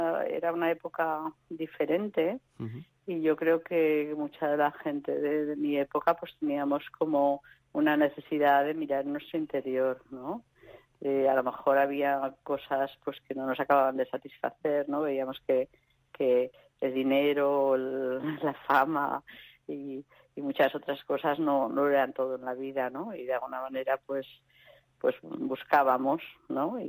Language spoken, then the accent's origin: Spanish; Zaragoza, Aragon, Spain; Pues yo soy de Zaragoza.